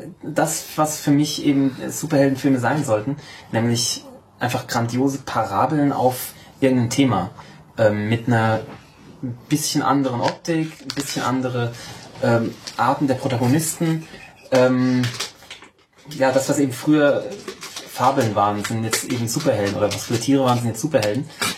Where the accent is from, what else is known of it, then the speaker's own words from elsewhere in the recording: Austria; ich bin Österreicher.